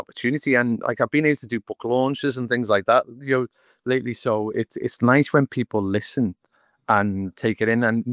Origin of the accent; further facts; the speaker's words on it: Isle of Man; we're from the Isle of Man